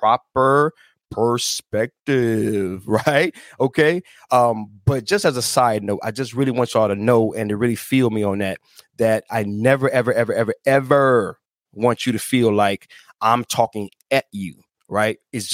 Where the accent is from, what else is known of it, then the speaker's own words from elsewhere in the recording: Toledo, Ohio, United States; back on the streets I grew up on back in Toledo.